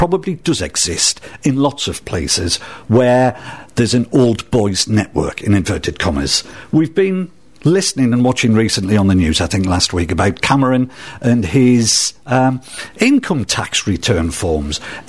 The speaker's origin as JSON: {"language": "English", "town": "Sunderland", "region": "North East England", "country": "United Kingdom", "said": "No, I'm a northeasterner. I'm from Sunderland."}